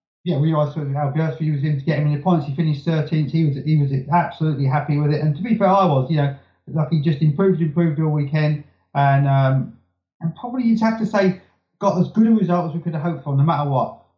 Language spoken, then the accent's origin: English; United Kingdom; obviously, I'm British, so I'm very partisan